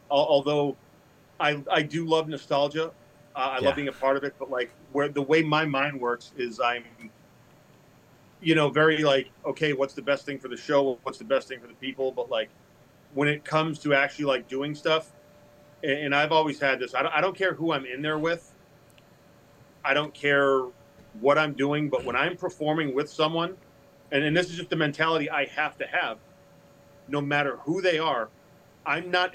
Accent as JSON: {"language": "English", "region": "Massachusetts", "country": "United States", "tie": "born or raised there", "lives_now": "Louisville, United States", "said": "Like I grew up in Massachusetts, I live in Louisville"}